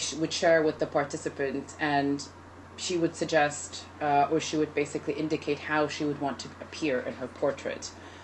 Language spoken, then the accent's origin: English; Saudi Arabia; moved away as an adult; now in United Kingdom; I'm born and raised in Saudi Arabia. I moved to the UK to do my MA in Contemporary Arts at Oxford Brookes University.